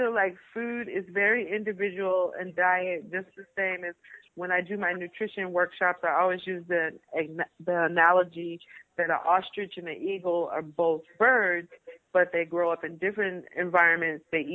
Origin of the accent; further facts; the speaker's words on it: Milwaukee, Wisconsin, United States; Well, basically, I grew up in the Midwest, and it's a blue-collar kind of situation.